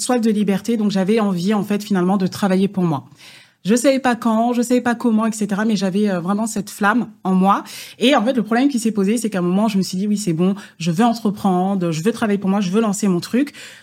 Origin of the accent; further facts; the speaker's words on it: Île-de-France, France; Alors moi, je suis née en 90, hein, puisque 34 ans, ouais. Voilà. Et j'ai vécu en région parisienne uniquement. J'ai grandi en région parisienne.